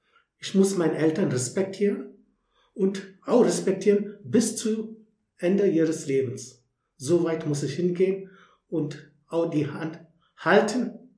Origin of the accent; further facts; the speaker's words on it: India; German is a second language; moved away; als ich meine Heimat verlassen habe, war ich fast jedes Jahr in Indien, meine Mutter zu besuchen